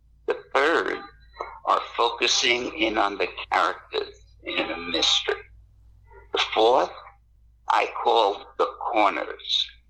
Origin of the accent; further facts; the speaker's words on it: New York, United States; accent: New York; That rolls off a little bit easier with my New York accent.